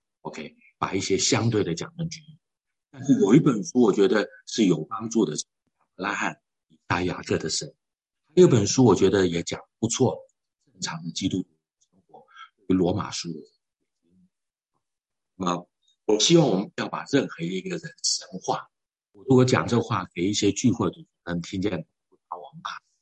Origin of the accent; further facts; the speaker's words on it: Taiwan; 我们台湾人啊晓得